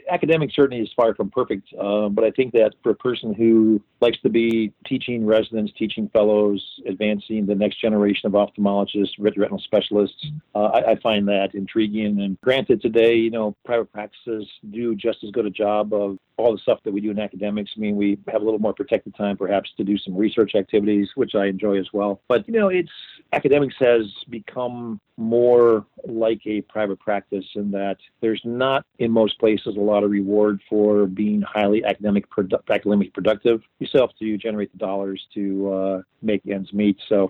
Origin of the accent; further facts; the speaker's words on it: Wisconsin, United States; And I'm from Wisconsin. I was offered a job going back there as a fellow